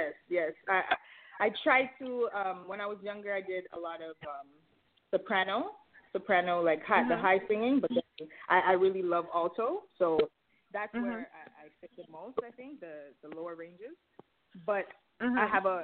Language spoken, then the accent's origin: English; Scarborough, Ontario, Canada; Jane and Finch, Driftwood, that's where I grew, that's where I was born. I was raised in Scarborough. It's a little outskirts of Toronto. And then I went to Brampton. So I'm all around the GTA, basically, the greater Toronto area, all around.